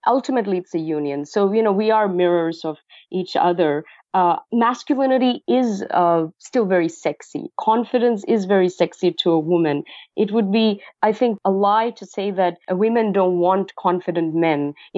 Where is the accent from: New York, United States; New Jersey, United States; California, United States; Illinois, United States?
California, United States; And I mean, I'm from California.